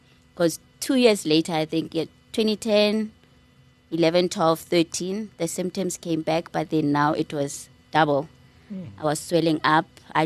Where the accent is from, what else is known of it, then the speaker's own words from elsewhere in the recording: Free State, South Africa; Let's start there. And I am from Free State, Orindals Reyes, a very small town, I guess, for a big girl like myself.